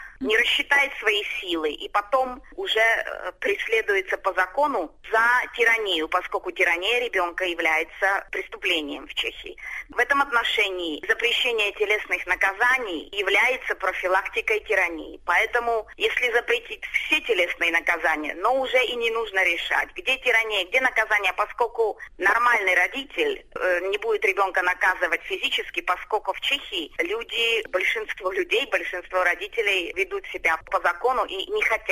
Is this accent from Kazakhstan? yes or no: yes; Kazakhstan; also born or lived in Moscow; now in Czechia; прежде чем переехала в Чехию, жила какое-то время в Москве, училась там, но сама происхожу из Казахстана.